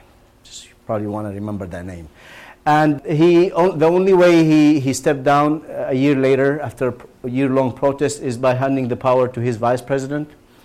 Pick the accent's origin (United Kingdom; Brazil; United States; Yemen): Yemen; I myself have Yemeni family there. I come from Yemen. I have family there. I have friends. I have relatives. I've taught in one of the universities there for some time. So I'm deeply connected to Yemen